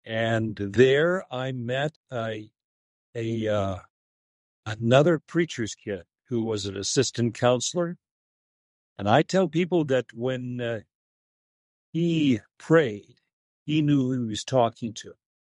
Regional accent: Newark, New Jersey, United States; I'm the only Yankee in the family. I was born in Newark.

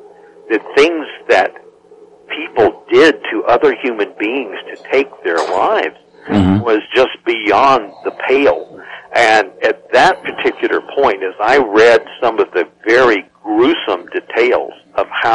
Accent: California, United States; Now, in my home state of California, there are all types of objections

